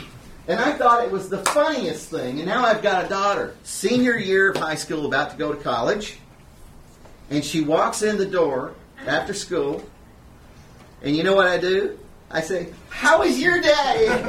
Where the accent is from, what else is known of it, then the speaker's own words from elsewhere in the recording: Louisiana, United States; We're from Louisiana.